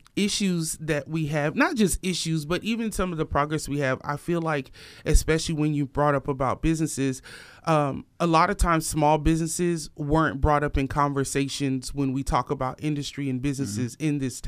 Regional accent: Hartford, Connecticut, United States; born there; I'm actually born out of Hartford, Connecticut. Mm-hmm. Culturally, I'm Jamaican.

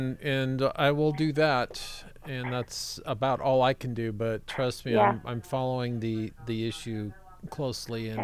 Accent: Montana, United States; I grew up in Montana

